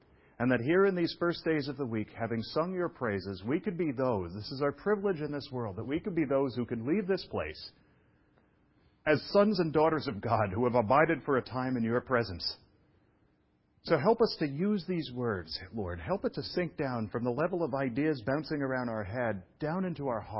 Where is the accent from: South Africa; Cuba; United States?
United States; Brooklyn, New York; I was raised in Brooklyn, New York, right, for visitors. And in Brooklyn, as you may know, there's a ton of immigrants.